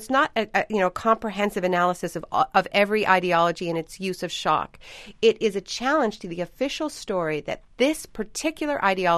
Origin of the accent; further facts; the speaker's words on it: Canada; being a Canadian and, you know, living in a, you know, having grown up in a context, you know, with public health care